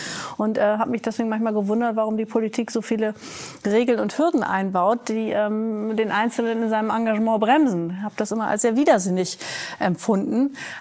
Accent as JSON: {"language": "German", "town": "Vechta", "region": "Lower Saxony", "country": "Germany", "tie": "born or raised there", "said": "Also ich bin aufgewachsen in Vechta. Das ist eine niedersächsische Kleinstadt, die tiefschwarz ist, also politisch tiefschwarz."}